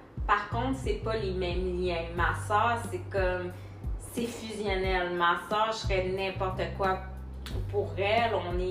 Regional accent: Rimouski, Quebec, Canada; also born or lived in Port-au-Prince, Haiti; Alors, j'ai grandi dans le Bas-Saint-Laurent. J'ai été adoptée avec ma petite sœur.

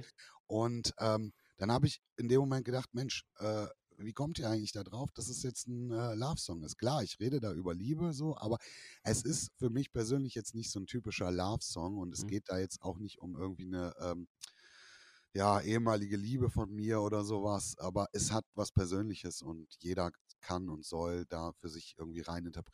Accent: Bremen, Germany; ich bin selber Bremer und ich bin in Bremen aufgewachsen, habe da jahrelang gelebt.

